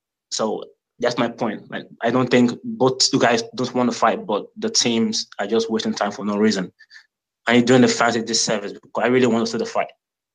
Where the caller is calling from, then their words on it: Finland; I'm calling from Finland, man.